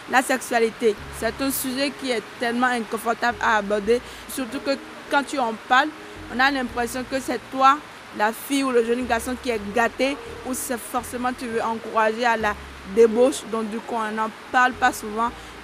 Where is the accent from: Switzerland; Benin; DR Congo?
Benin; Je suis béninoise, j'ai 23 ans.